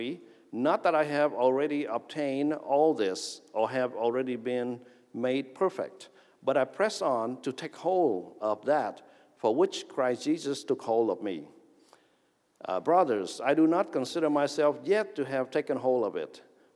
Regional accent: Vietnam; English is a second language; moved away; I was born and raised in Vietnam until I left Vietnam on a boat and got to the refugee camp in Malaysia. And up to that time, I didn't really know English at all. I was speaking French all my life up to that point.

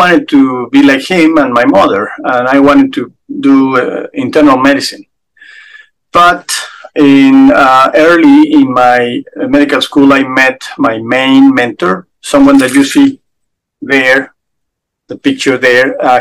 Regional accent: Mexico City, Mexico; I'm a fully made in Mexico product. I was born in Mexico City and grew up there, spent there most of my young adult life

